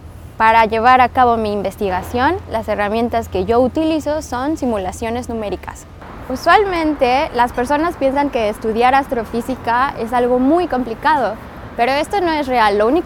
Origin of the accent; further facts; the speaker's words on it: Mexico; now in Hamburg, Germany; soy mexicana